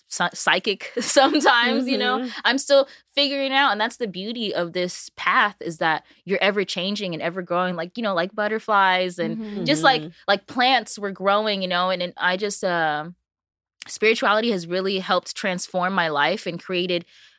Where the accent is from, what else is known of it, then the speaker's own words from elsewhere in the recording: Torrance, California, United States; but I'm from Torrance, California, South Bay area, as I like to call it, SoCal. Born and raised, never been anywhere else, crazily.